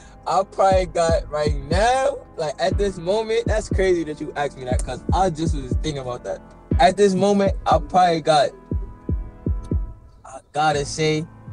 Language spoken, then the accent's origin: English; New York City, New York, United States; I'm from East New York, too, so we come out.